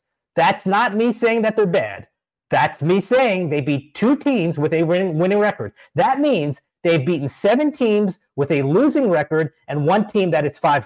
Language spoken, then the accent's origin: English; Philadelphia, Pennsylvania, United States; I'm from Philadelphia. I'm born and raised a Philadelphia Eagles fan.